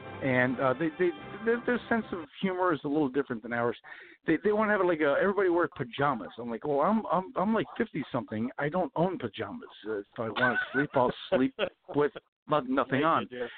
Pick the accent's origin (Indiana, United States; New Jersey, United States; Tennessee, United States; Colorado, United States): New Jersey, United States; of course, I'm right. I'm from Jersey.